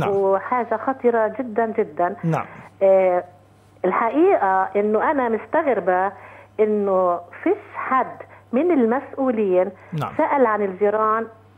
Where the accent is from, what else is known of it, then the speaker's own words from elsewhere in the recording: Palestine; بقول لك غير يكون معجزة إنه تحقق لنا اللي بدنا إياه إحنا كفلسطينيين